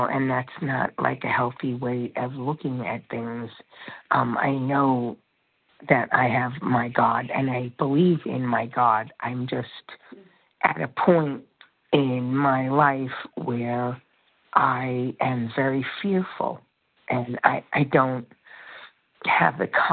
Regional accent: North Carolina, United States; from North Carolina.

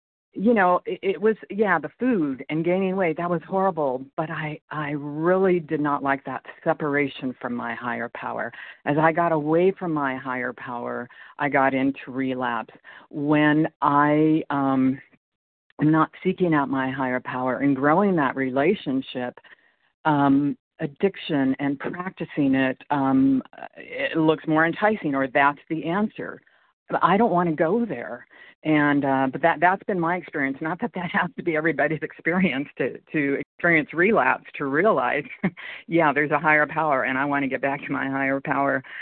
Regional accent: California, United States; I'm from California.

